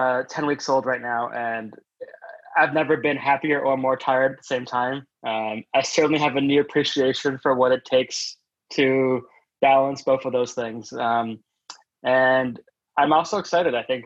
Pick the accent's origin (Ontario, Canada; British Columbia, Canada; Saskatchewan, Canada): British Columbia, Canada; Vancouver; I started out in e-commerce growing up in Vancouver at a company called Indochino